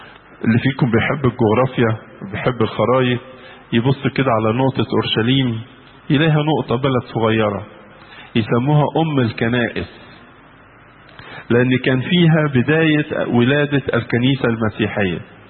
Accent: Alexandria, Alexandria Governorate, Egypt; عندنا في اسكندرية

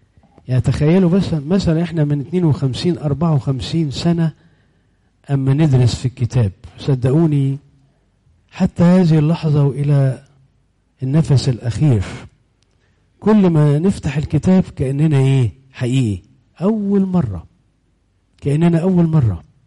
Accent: Egypt; وهو مجيء السيد المسيح له المجد إلى بلادنا مصر.

